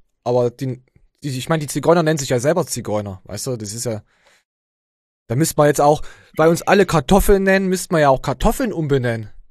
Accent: Germany; warum bedenke ich als Deutscher dann wieder, dass es abwertend ist?

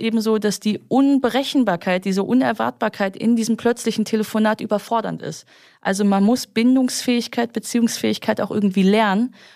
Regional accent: North Rhine-Westphalia, Germany; ich komme aus Nordrhein-Westfalen

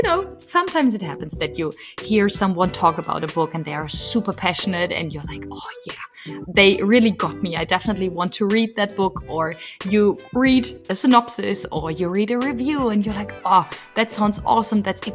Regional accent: Germany; first language German; English is a second language; English is not my mother tongue. I'm from Germany. So we learned English as first foreign language.

